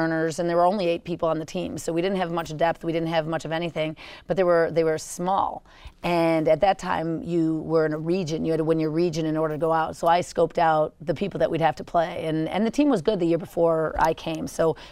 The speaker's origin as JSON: {"language": "English", "town": "Chicago", "region": "Illinois", "country": "United States", "tie": "born or raised there", "said": "I started playing in fourth grade, and I grew up in Chicago, and it was big. Volleyball was big there in the Chicago Catholic League"}